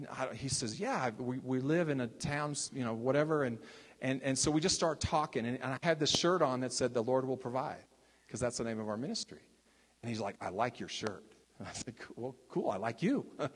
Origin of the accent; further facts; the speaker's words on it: Texas, United States; I'm from Texas.